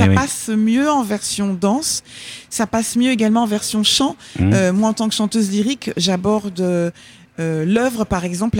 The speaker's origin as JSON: {"language": "French", "country": "Martinique", "said": "Je suis martiniquaise"}